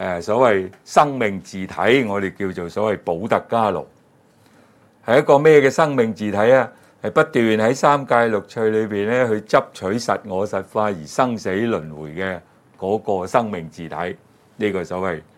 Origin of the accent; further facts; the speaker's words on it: China; 啊，我哋中國人咧就話人死咗咧，嗰、那個魂魄會走出嚟嘅